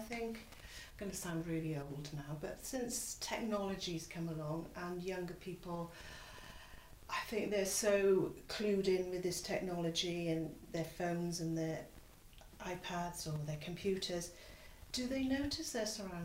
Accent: Tenby, Wales, United Kingdom; growing up in Tenby, you were just go down the beach, rain or shine, you'd go on the beach.

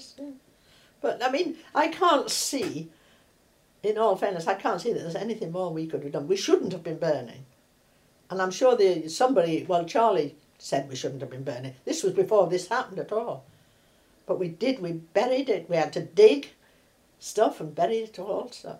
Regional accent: North West England, United Kingdom; I'd had a country childhood. I was born in Cumbria, and I'd had a country childhood.

